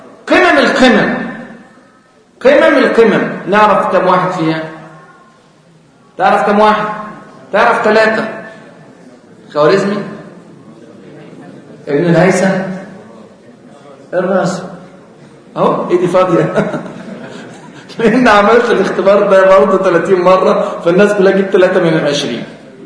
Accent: Egypt; ناخد في الجامعة الأمريكية عندنا في مصر

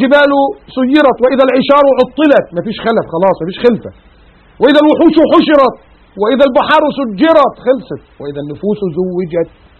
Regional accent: Egypt; ده احنا شفنا منها نموذج مصغر كده في الزلزال اللي كان حصل في اوائل في التسعينات عندنا في مصر

